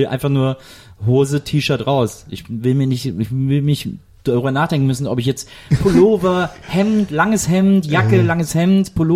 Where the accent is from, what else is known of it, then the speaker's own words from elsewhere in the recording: Wesseling, North Rhine-Westphalia, Germany; fährt an Wesseling vorbei, einem Ort, wo ich aufgewachsen bin.